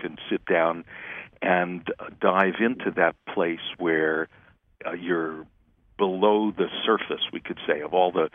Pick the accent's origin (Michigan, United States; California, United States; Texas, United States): California, United States; And then I was growing up in the California in the mid-60s, and it was a perfect place to be.